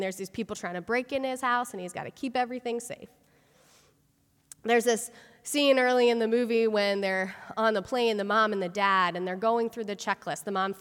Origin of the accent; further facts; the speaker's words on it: Winnetka, Illinois, United States; So I grew up in Winnetka, a town not far from here, and my parents, they still live there. The house that I grew up in is just a few blocks over from the Home Alone house.